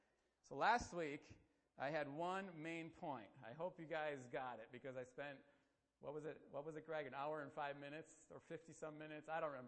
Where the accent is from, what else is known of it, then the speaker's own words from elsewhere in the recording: Wisconsin, United States; We're from Wisconsin. You know, we need cheddar.